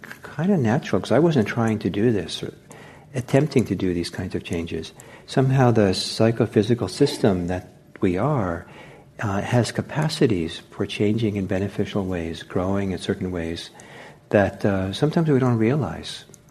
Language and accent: English; Bergen, Vestland, Norway; born there; English is a second language; Where I was born in Norway, the town is called Bergen. It's surrounded by mountains on three sides and the ocean on the fourth.